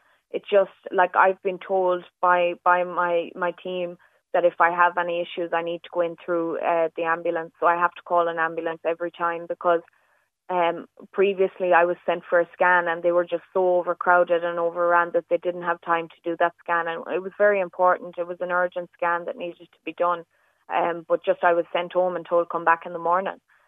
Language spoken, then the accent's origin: English; west of Ireland, Ireland; I speak about the West because obviously I'm from the West